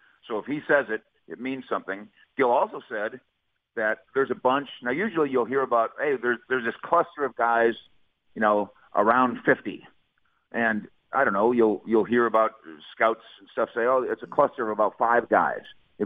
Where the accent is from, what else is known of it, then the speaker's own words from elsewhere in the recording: Minnesota, United States; also born or lived in Colorado; I grew up in Minnesota and then Colorado. I've had enough of cold weather.